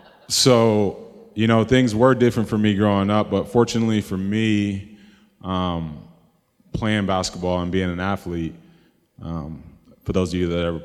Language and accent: English; Syracuse, New York, United States; And so growing up in Syracuse, New York, playing sports helped kind of keep me away from what was actually going on.